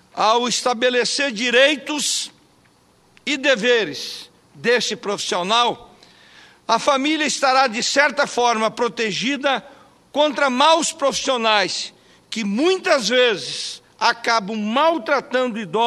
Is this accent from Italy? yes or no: no; Mato Grosso do Sul, Brazil; nasceu lá no meu estado, de um segmento que cuidam, da ação social no meu querido Mato Grosso do Sul.